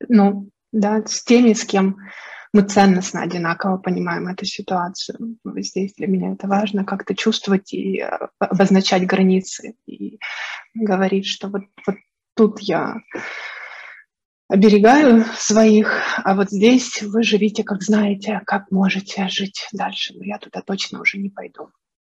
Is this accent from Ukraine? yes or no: yes; Ukraine; я, наверное, украинка в первую очередь, дочь своих родителей, внучка.